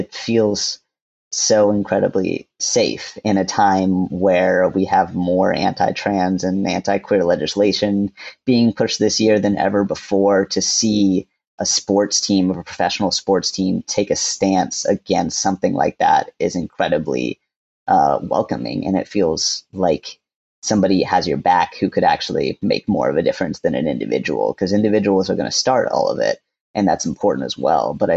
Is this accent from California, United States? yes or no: no; Georgia, United States; Like I said, I grew up in Georgia. So going to sports games down there, you don't see rainbow flags